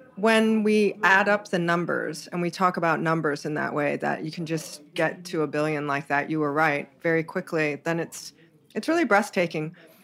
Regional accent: Hawaii, United States; I will say that I was born and raised in Hawaii

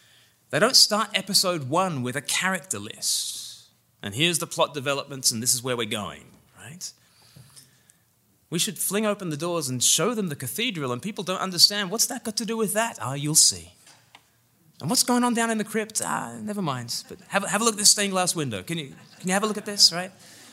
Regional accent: Australia; now in England, United Kingdom; because I'm Australian and I live in England, so we have a cup of tea.

